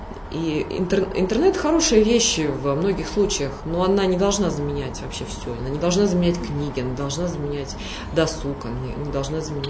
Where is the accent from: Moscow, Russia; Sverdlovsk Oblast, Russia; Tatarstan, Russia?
Sverdlovsk Oblast, Russia; Lesnoy; Мое детство проходило в городе Свердловск 45, который сейчас называется Лесной, закрытый город. У меня было такое нормальное уральское детство.